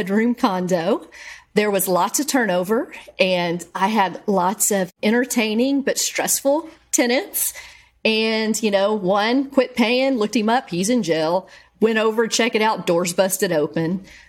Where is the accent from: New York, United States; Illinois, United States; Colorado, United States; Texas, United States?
Texas, United States; Bryan; Bryan, Texas.